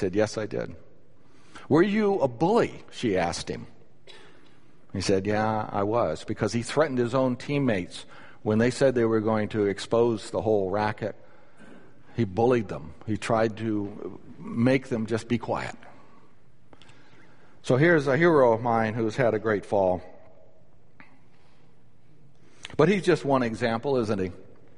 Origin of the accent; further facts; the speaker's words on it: United States; Made me feel proud as an American.